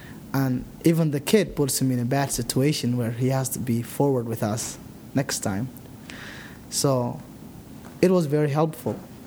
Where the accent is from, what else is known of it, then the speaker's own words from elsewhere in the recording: Somalia; moved away as an adult; also born or lived in Nairobi, Kenya; I am originally from Somalia, located in East Africa. Was born and grew up in Somalia.